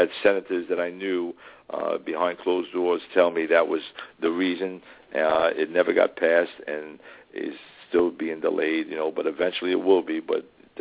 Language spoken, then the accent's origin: English; New York, United States; I would love to promote in New York, my home state.